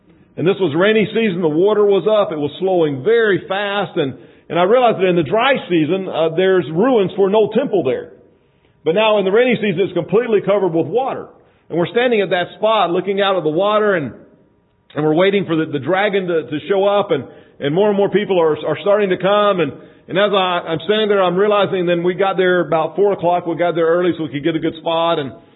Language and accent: English; Plant City, Florida, United States; Now, I grew up here. I grew up in the Tampa Bay area, Plant City. I was educated in our public schools, went to college in Alabama, and then on to seminary in Springfield.